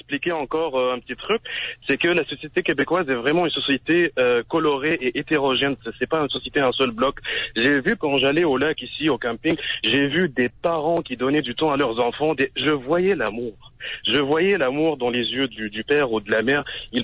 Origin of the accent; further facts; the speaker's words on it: Tunisia; now in Canada; je suis pas québécois de souche, je viens du Maghreb, je suis tunisien, plus particulièrement.